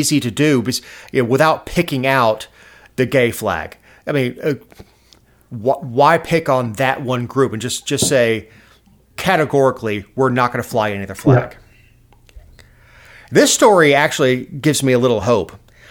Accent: Georgia, United States; But I'm like, hey, I'm from Georgia, and he was just as nice as you can be.

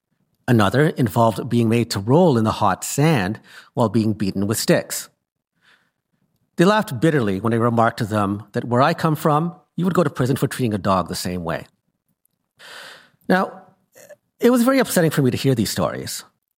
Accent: Canada; I returned home to Canada and discussed with my colleagues.

